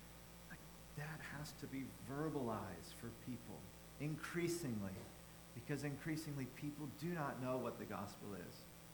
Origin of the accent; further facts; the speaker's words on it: Memphis, Tennessee, United States; I grew up in Memphis, Tennessee. And so I knew how to work in both those cultures.